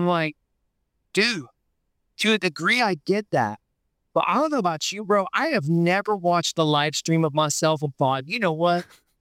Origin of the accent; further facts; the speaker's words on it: Appalachia, United States; born there; because I'm like Appalachian born, you know, get whoopings. No whippings, bro. Where I come from is a whooping.